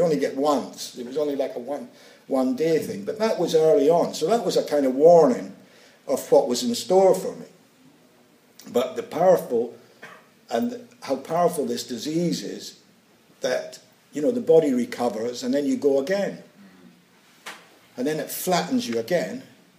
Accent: Inverness, Scotland, United Kingdom; now in London, United Kingdom; I come from Inverness, Ladbroke Grove I live now.

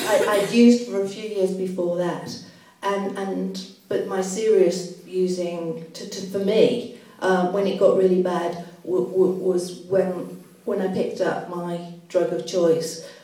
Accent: Liverpool, North West England, United Kingdom; now in London, United Kingdom; I grew up in Liverpool and came to London in 1980 with my husband, my three-month-old son, and I was also pregnant with my second son.

